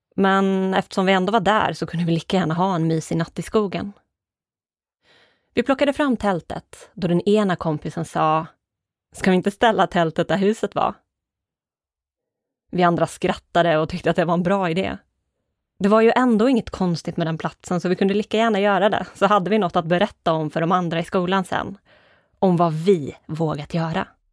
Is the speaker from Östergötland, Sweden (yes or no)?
yes; Ödeshög, Östergötland, Sweden; Jag är nu 30 år gammal och född och uppvuxen i Ödeshög.